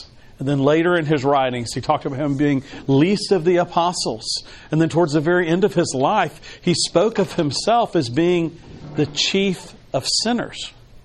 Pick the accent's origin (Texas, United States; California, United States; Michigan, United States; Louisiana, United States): Texas, United States; I know growing up in Texas, certainly, you know, everything was big and everything